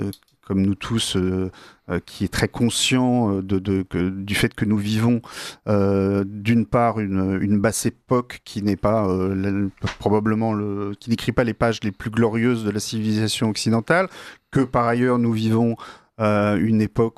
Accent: France; Nous, notre défi en tant que Français, il est très beau

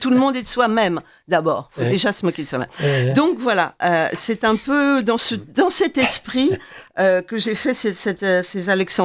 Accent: Lyon, Auvergne-Rhône-Alpes, France; Je suis lyonnaise d'origine.

